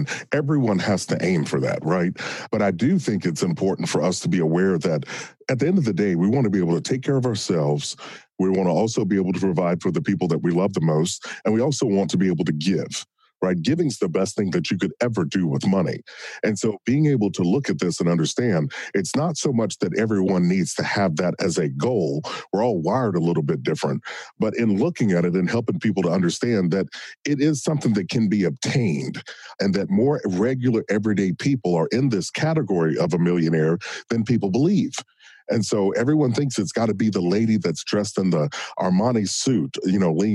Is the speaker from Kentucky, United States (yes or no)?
yes; Kentucky, United States; I grew up in Kentucky in a small town.